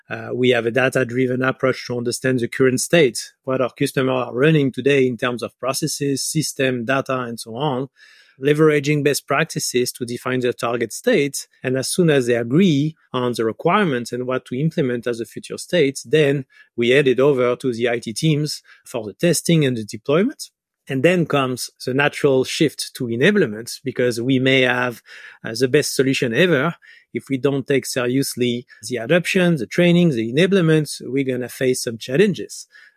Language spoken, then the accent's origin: English; France; accent: French; English is a second language; now in Montreal, Canada; I'm based in Montreal, Canada. As you can hear from my accent, I come from France.